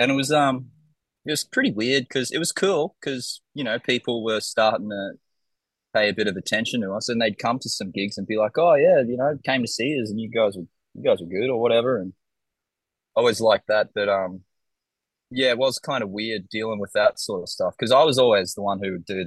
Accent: Mackay, Queensland, Australia; also born or lived in Sunshine Coast, Australia; No, so I grew up in Mackay, which is like a mining town in central Queensland, and in high school I moved to the Sunshine Coast, which is about an hour and a half north of Brisbane.

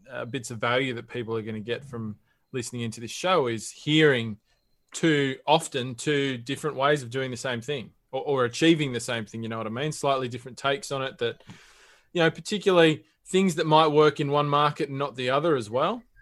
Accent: England, United Kingdom; I'm actually English. I'm English, mate.

